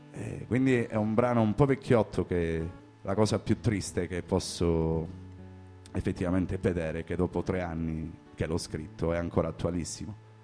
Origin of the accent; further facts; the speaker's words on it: Rosarno, Calabria, Italy; quando nella mia terra, a Rosarno, si sparava per gioco